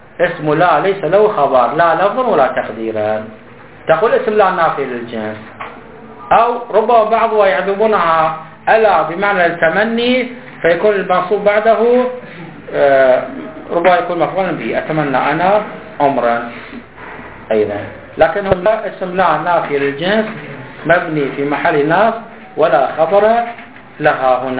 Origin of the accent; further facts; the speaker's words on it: Iraq; انظر عندنا في العراق